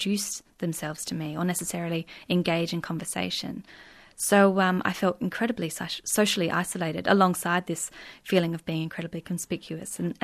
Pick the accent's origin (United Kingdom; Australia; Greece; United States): Australia; South Australia; And I grew up in the Adelaide Hills, which in some ways is quite a small community.